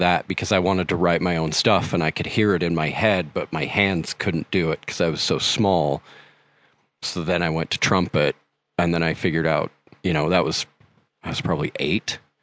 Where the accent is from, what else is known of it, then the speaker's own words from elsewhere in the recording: Tooele, Utah, United States; I grew up in Tooele, which is, you know, in the 90s. And if anybody knows anything about Tooele in the 90s, it was kind of the methamphetamine capital of the planet.